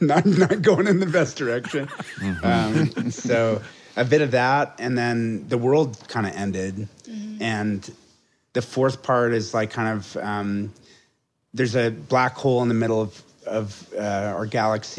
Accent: Houston, Texas, United States; I grew up in Houston.

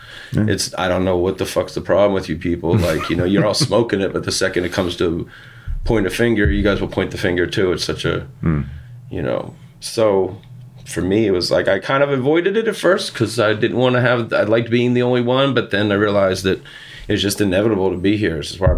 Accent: Philadelphia, Pennsylvania, United States; I come from Italian undertakers in the city. Like, it's not normal for kids to have dreadlocks and be Rasta style in inner city Italian neighborhoods

